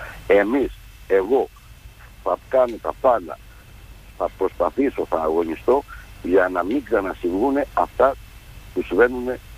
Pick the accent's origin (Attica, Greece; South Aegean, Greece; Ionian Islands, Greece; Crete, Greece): Crete, Greece; Εγώ θα σας πω ένα παράδειγμα για το χωριό μου